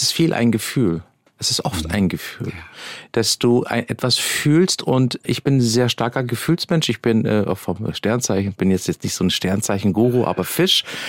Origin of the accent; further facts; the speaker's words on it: Stockach, Baden-Württemberg, Germany; also born or lived in Konstanz; es war Stockach, das ist ein kleines Dorf in der Nähe von Konstanz, 20 Autominuten. Ich bin in Konstanz geboren, aber in Stockach aufgewachsen.